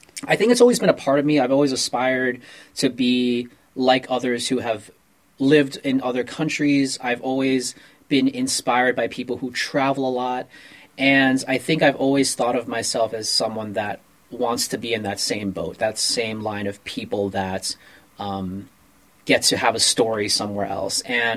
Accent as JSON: {"language": "English", "town": "New York City", "region": "New York", "country": "United States", "lives_now": "Australia", "said": "Yeah, I always tell people that meet me and knowing that I'm from New York City, they always have this expression of almost like, why?"}